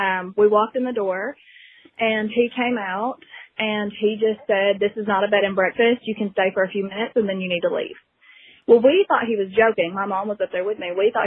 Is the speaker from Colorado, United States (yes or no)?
no; Murfreesboro, Tennessee, United States; I'm from Murfreesboro, Tennessee.